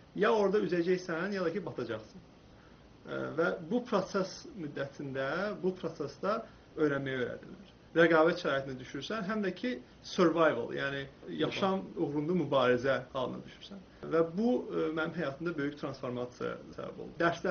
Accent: Quba, Quba District, Azerbaijan; Qubada oxumuşam, böyümüşəm. Qubada məktəbi Türk liseyini bitirmişəm.

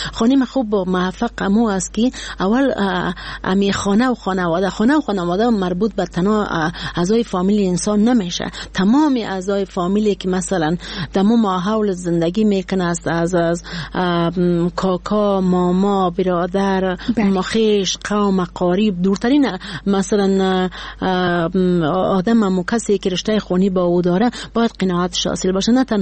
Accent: Badakhshan, Afghanistan; ما یک کسی هستم که از بدخشان هستم

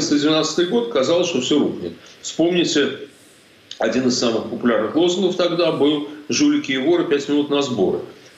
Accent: Saint Petersburg, Russia; Ну, я же вырос в Питере, и у меня вся семья моего отца – это блокадники.

